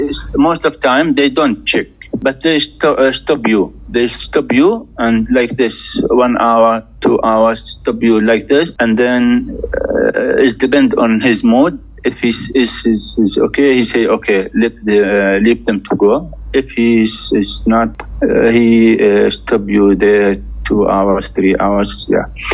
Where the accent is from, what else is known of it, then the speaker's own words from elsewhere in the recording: Khan Yunis, Gaza Strip, Palestine; English is a second language; now in South Africa; I'm originally from Gaza Strip, from Khan Yunis City.